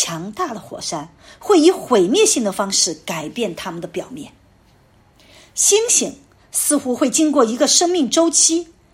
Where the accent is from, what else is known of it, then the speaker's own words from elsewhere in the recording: Sichuan, China; 回家乡我每年总归要回我家乡四川